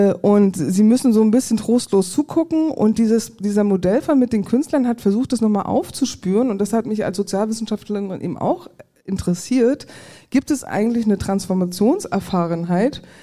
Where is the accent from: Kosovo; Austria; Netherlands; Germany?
Germany; Rostock, Mecklenburg-Vorpommern; born there; Ich bin quasi ja auch eine Rückkehrerin, obwohl ich gebürtige Rostockerin bin und mich natürlich nicht als Rückkehrerin in die Lausitz bezeichnen würde, sondern als Zugezogene.